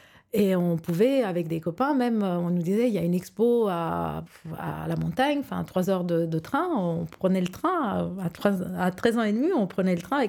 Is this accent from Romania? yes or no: yes; Romania; moved away as an adult; Donc, en fait, moi, je vivais en Roumanie. Moi, je suis moitié roumaine, donc je suis née en Roumanie et j'y suis partie à 18 ans.